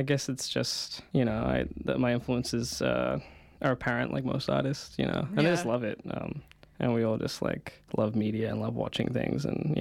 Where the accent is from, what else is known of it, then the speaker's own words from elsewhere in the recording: New Zealand; I am from New Zealand.